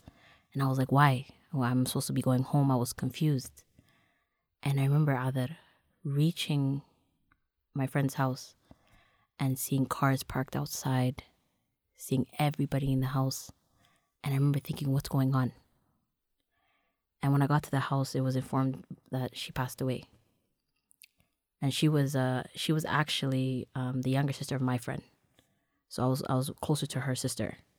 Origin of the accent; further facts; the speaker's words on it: Toronto, Ontario, Canada; Growing up in Toronto, you know, born and raised in Dixon.